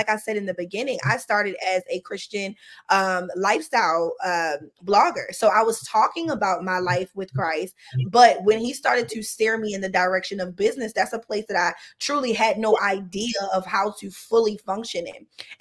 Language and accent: English; Baltimore, Maryland, United States; now in Houston, United States; She lived here in Houston. I was from Baltimore.